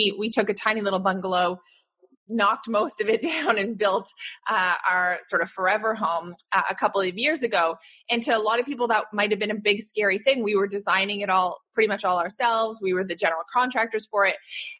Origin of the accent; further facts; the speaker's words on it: Canada; accent: Canadian; And yes, I'm Canadian, so I say niche, not niche.